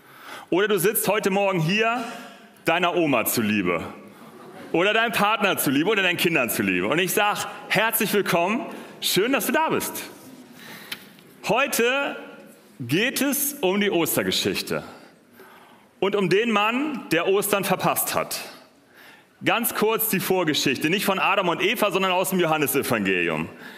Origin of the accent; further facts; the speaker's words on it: Northern Germany, Germany; ich komme aus Norddeutschland, vielleicht so wirklich aus Norddeutschland.